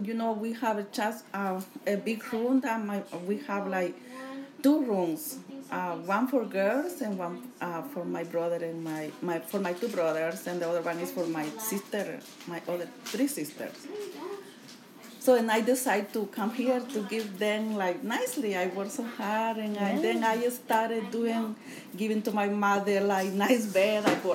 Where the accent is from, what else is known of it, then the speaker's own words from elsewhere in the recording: El Salvador; English is a second language; Well, I grew up in El Salvador.